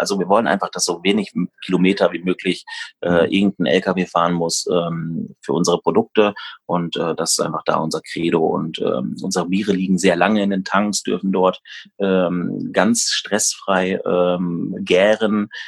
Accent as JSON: {"language": "German", "region": "North Rhine-Westphalia", "country": "Germany", "said": "ich komme aus der Senne und daher kannte man sich halt ein bisschen"}